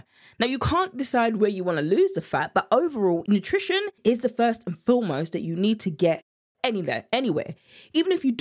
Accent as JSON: {"language": "English", "region": "England", "country": "United Kingdom", "accent": "English", "said": "My English accent came out a lot right there."}